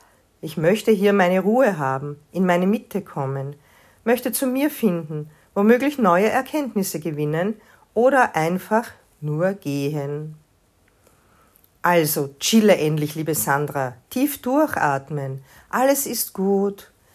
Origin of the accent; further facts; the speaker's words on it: Mödling, Lower Austria, Austria; wie in meinem geliebten Wald in meiner Heimat Mödling.